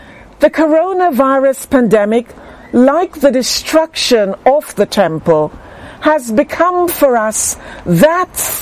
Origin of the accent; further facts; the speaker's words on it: Montego Bay, Saint James, Jamaica; As a little girl growing up in Montego Bay, Jamaica, steeped in the life of the church